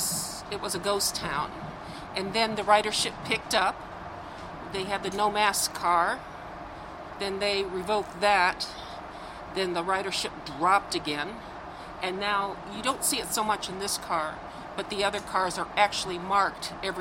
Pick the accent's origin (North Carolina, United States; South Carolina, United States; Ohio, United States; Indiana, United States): Indiana, United States; Chesterton; Chesterton, Indiana.